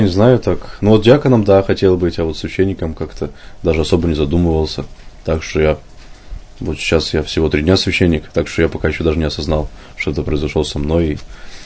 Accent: Yekaterinburg, Sverdlovsk Oblast, Russia; born there; Мне 26 лет. Я родился в Екатеринбурге.

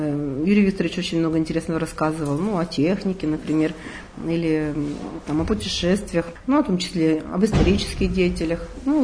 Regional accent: Vereshchagino, Perm Krai, Russia; Я из Верещагина, и вот это поэтому для нашего маленького города в Пермском крае это большое культурное явление.

